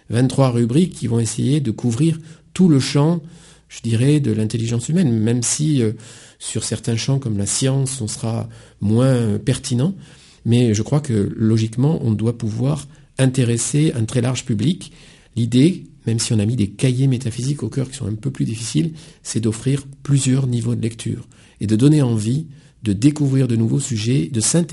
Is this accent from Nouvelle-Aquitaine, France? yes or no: yes; Bordeaux, Nouvelle-Aquitaine, France; also born or lived in Ardèche; puisque je suis bordelais, je me suis installé en Ardèche pour avoir une vraie nature